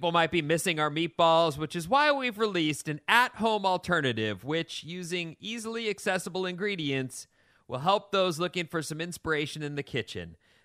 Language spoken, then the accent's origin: English; Irvine, California, United States; And so in Tustin, I grew up in Irvine, in Tustin.